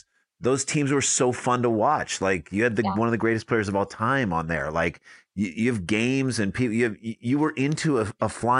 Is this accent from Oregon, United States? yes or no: no; St. Louis, Missouri, United States; growing up in St. Louis Cardinals fans